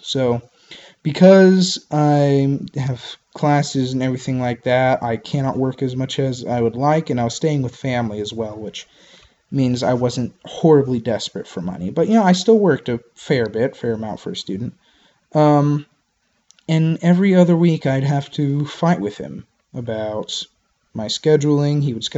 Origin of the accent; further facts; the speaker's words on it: United States; I live in America, so I'm American.